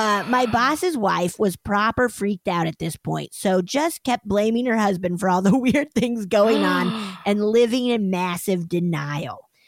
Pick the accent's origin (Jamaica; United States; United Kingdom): United Kingdom; But I'm extremely British and awkward and too polite